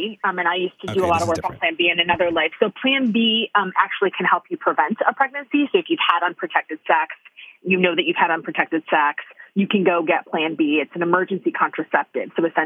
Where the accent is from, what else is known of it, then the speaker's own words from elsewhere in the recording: Detroit, Michigan, United States; I grew up in Detroit. I identify as Latina, Mexican-American.